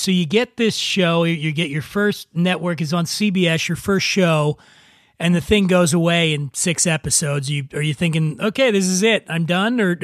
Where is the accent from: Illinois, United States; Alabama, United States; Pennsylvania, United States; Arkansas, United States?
Pennsylvania, United States; Philadelphia; I grew up poor in Philadelphia, right?